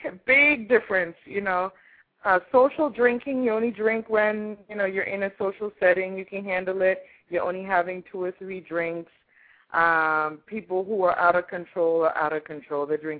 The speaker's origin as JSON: {"language": "English", "country": "Jamaica", "said": "You know, I'm from the Caribbean. In Jamaica, we do something similar."}